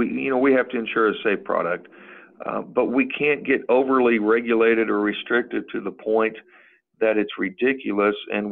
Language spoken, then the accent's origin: English; Seymour, Indiana, United States; I was on city council here in my hometown of Seymour for 5.5 years